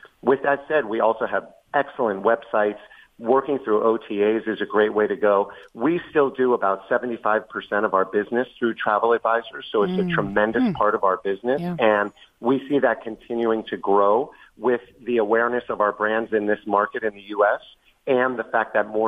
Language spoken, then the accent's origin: English; Miami, Florida, United States; I was born and raised in Miami. I went away to school in Connecticut for college.